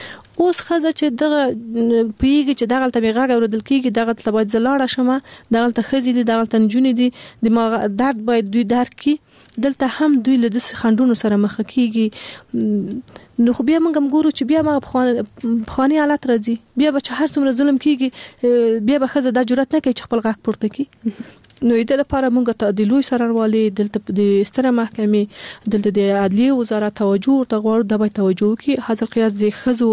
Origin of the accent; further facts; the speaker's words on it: Afghanistan; مونږ په خپل افغانستان کې پیدا شوی لوی سوی